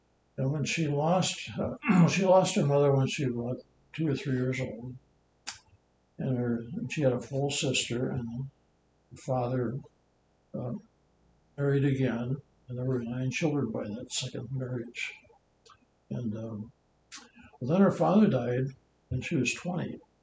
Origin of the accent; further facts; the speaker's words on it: Dubuque, Iowa, United States; I was born and raised in Dubuque.